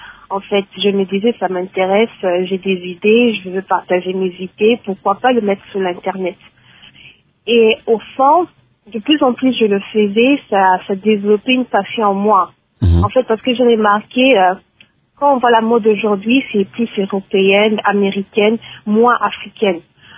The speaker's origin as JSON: {"language": "French", "country": "DR Congo", "said": "moi je suis une Congolaise"}